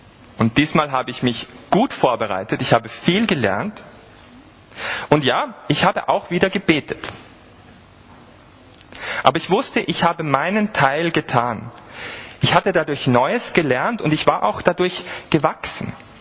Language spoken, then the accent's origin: German; Vienna, Austria; born there; ich bin aus Österreich ursprünglich, aus Wien, in Wien geboren.